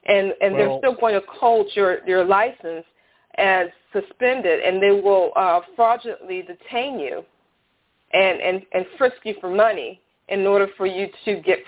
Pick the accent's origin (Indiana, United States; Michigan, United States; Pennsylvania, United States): Michigan, United States; I'm from Michigan, and our court rules specifically spells out